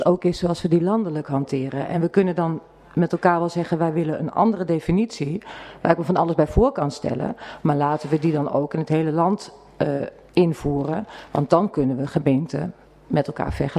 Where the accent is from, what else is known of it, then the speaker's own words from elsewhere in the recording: Velp, Gelderland, Netherlands; Ik ben geboren en getogen in Velp-Zuid